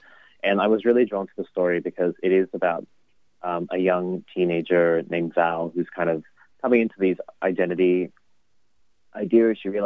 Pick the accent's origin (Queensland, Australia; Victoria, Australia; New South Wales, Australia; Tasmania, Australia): New South Wales, Australia; Sydney; I guess growing up in Sydney, going to uni, catching the train for hours at a time